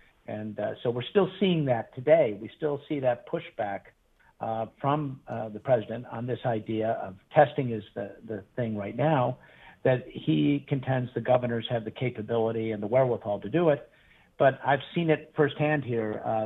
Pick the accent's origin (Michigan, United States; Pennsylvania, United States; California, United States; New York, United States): Michigan, United States; Detroit; I grew up in the Detroit area.